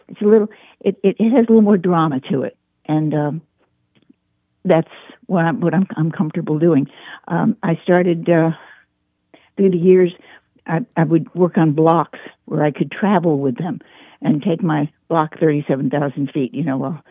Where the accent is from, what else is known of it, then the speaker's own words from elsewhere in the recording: New York City, New York, United States; also born or lived in Fort Lauderdale, United States; now in Eddyville, United States; I live here in Eddyville, Kentucky. I'm originally from New York City, but I took the long route through Fort Lauderdale, Florida for many, many years, where I met my husband